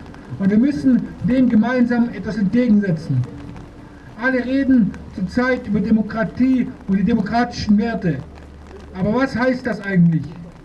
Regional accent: Germany; Ich bin selber Deutscher

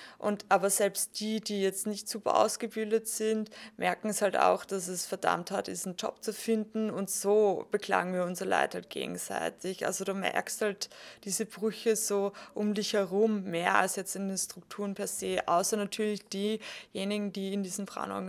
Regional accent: Austria; du bist aus Deutschland und ich bin aus Österreich

